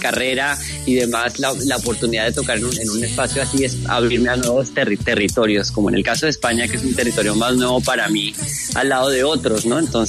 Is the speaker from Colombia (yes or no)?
yes; Colombia; now in Mexico; encontrarme con mucha gente también de Colombia, que como colombiano que vive en México, eso, encontrarse con paisanos es súper bonito